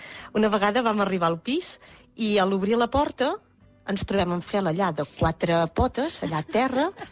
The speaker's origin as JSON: {"language": "Catalan", "town": "Arbúcies", "region": "Catalonia", "country": "Spain", "said": "d'Arbúcies i sóc una de les noies que vam compartir pis"}